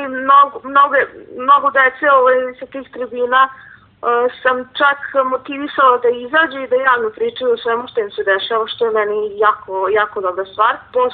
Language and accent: Serbian; Bečej, Vojvodina, Serbia; Mnogo sam ja odlučila da nikako svoju školu neću nastavljati u Bečeju, u mom rodnom gradu